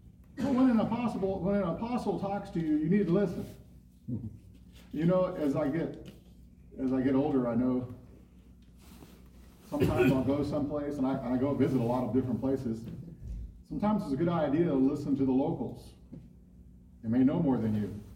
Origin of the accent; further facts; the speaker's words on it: San Diego, California, United States; I mean, I grew up here in San Diego.